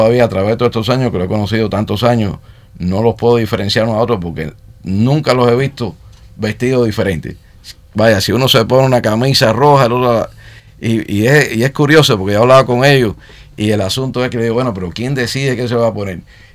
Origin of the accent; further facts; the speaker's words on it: Havana, Cuba; nací en La Habana y viví en La Habana, iba muchas veces ahí a Pedro Betancourt, porque teníamos familia y íbamos a visitar, por lo menos una vez al año.